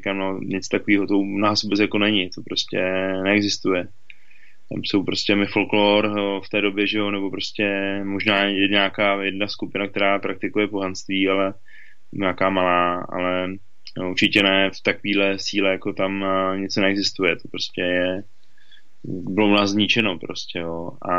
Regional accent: Moravia, Czechia; já jsem z Moravy, že jo, ze Slovácka, vlastně z Valašska

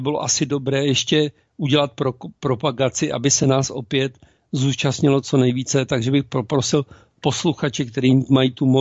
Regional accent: Prague, Czechia; já jsem dlouholetý Pražák, jo, takže rodilý

